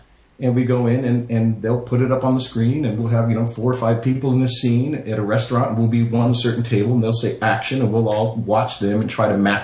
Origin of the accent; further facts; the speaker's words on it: Texas, United States; I literally was just hanging out where I grew up in Texas.